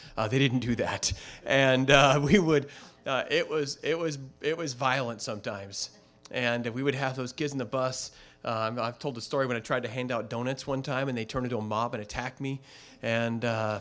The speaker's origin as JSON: {"language": "English", "town": "Oregon City", "region": "Oregon", "country": "United States", "tie": "born or raised there", "said": "When I grew up in Oregon City, Oregon, and I became a Christian at 16. By the time I was 17, I started working ministry work in my hometown there in Oregon City."}